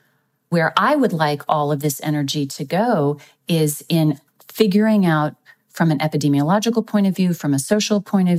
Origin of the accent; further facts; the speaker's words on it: Texas, United States; So you're seeing Arizona, Florida, my home state of Texas.